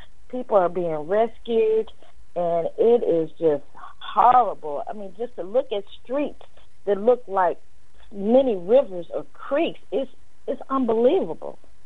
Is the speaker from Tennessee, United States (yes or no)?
yes; Memphis, Tennessee, United States; because I'm from Memphis, Tennessee, so we don't have hurricanes and all of that.